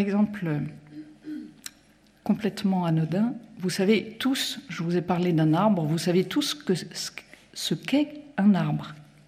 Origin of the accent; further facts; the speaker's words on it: Lyon, Auvergne-Rhône-Alpes, France; Enfin, je suis désolée, je suis lyonnaise